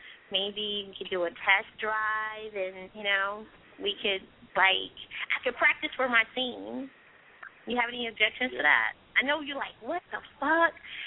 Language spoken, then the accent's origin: English; California, United States; now in Durham, United States; For me, I'm in Durham right now. But I'm originally from Cali.